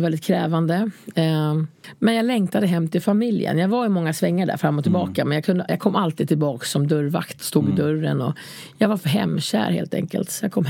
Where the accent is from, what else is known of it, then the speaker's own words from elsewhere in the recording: Gävleborg County, Sweden; now in Stockholm, Sweden; jag kommer från Hudiksvall och Ljusdal och så här, jag har bott lite överallt där. Och så kom jag till Stockholm.